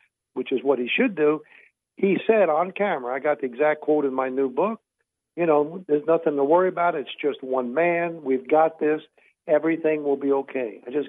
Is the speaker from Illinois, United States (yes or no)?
no; New York City, New York, United States; I mean, I grew up in New York City.